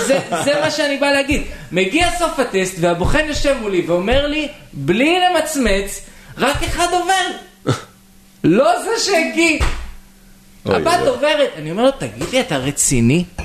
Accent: Jerusalem, Jerusalem District, Israel; שגם אני ירושלמי

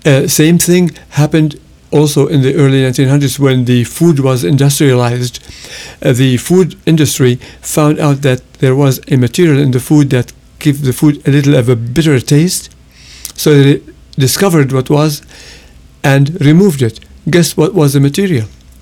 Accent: Lebanon; I grew up in Lebanon

